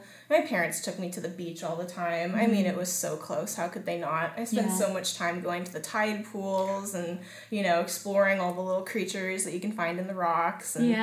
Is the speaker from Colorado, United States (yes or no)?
no; San Pedro, California, United States; So born and raised in San Pedro. Don't currently live in San Pedro anymore